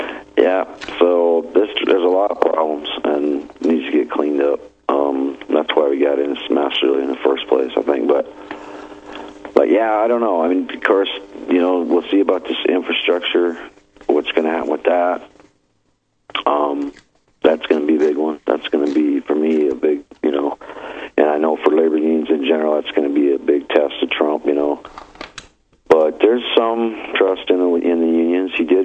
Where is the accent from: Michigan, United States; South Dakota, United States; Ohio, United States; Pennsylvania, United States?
South Dakota, United States; South Dakota, you know, those Republicans in South Dakota, man. I mean, that's my home state, you know.